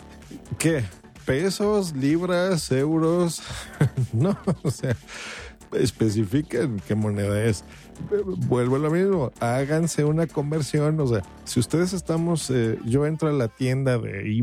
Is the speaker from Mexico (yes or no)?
yes; Mexico; aquí en mi país, hablo por México.